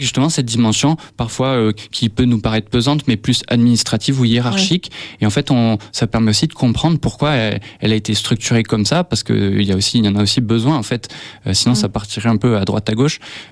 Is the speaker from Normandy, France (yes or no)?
no; Tarbes, Occitanie, France; Moi, je suis né à Lourdes et j'ai grandi à Tarbes et j'ai fait toute ma scolarité à Tarbes. Après, je suis un petit peu parti à Toulouse pour les études, mais je suis revenu travailler à Tarbes dès que j'avais fini les études.